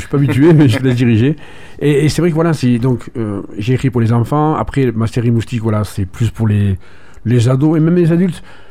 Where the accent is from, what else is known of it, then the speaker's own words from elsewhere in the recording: Figeac, Occitanie, France; moi je suis on va dire un local, hein, je suis comme la radio, je suis né à Figeac, donc je ne dirais pas l'âge, mais il y a pas mal de temps de ça.